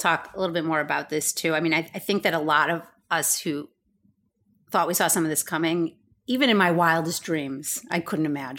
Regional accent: Chicago, Illinois, United States; So I grew up in Chicago.

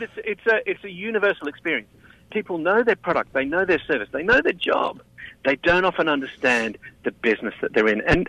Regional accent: Australia; as you can tell from my accent, you know, I'm not an American, but I do a lot of business in the United States. I'm an Australian and I work all around the world

